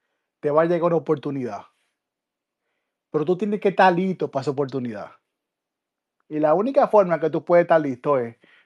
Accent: Villa Consuelo, Distrito Nacional, Dominican Republic; Yo viví en Villa Consuelo mis 20 completos. en un cuartico en Villa Consuelo.

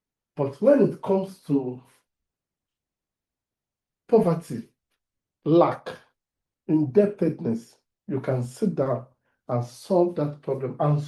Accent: Ibadan, Oyo, Nigeria; Now, I was raised in Ibadan relatively, and I knew a bit about farming because my grandfather was a farmer

